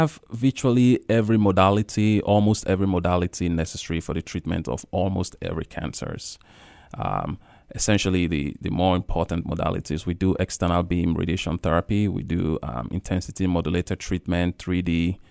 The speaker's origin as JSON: {"language": "English", "country": "Nigeria", "tie": "born or raised there", "said": "where I grew up, growing up in Nigeria, there was limited access to care, essentially."}